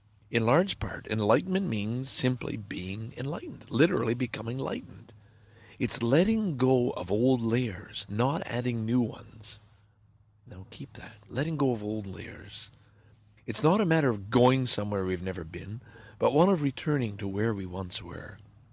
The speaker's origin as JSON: {"language": "English", "town": "Lachine", "region": "Quebec", "country": "Canada", "tie": "born or raised there", "said": "we had a gang in Lachine, right? Okay, that's my sort of my hometown."}